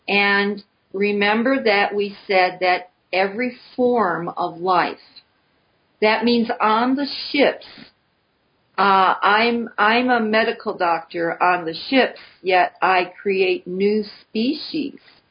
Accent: Missouri, United States; And then, you know, I'm from Missouri. Show me.

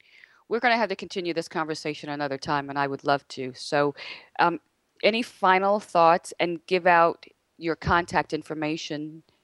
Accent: New Jersey, United States; You know, growing up, I grew up in South Jersey on 5 acres. Yep. And it was just an absolute lovely way to grow up.

